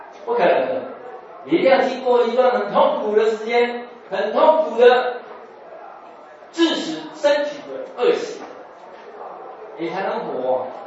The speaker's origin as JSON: {"language": "Chinese", "region": "Northeast China", "country": "China", "said": "我们从东北来"}